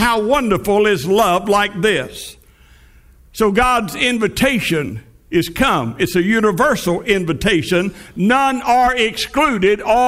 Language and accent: English; Lindsay, Oklahoma, United States; I remember when I was growing up in Lindsay, Oklahoma, and I stayed with my grandmother and grandfather.